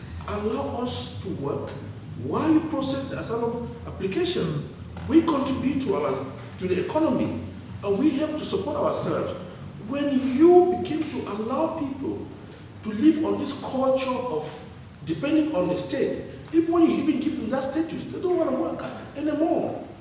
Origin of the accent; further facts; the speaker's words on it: Cameroon; moved away as an adult; now in United Kingdom; I am a refugee and I've got refugee status. I come from Southern Cameroon.